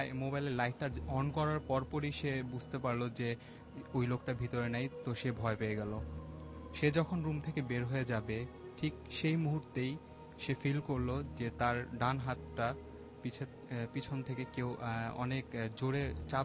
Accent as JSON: {"language": "Bangla", "town": "Dhaka", "region": "Dhaka Division", "country": "Bangladesh", "said": "মিরপুর থেকে এসেছি।"}